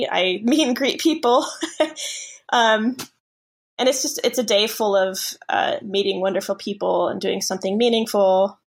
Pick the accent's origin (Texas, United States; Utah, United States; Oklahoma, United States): Texas, United States; El Paso; I was born and raised in El Paso, Texas. My parents ended up there. I was born there.